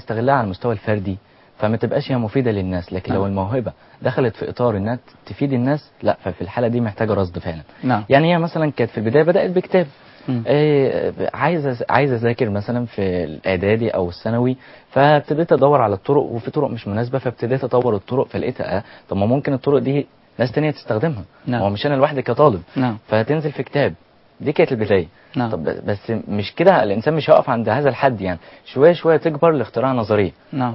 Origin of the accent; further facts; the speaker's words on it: Mansoura, Dakahlia, Egypt; عندنا في المنصورة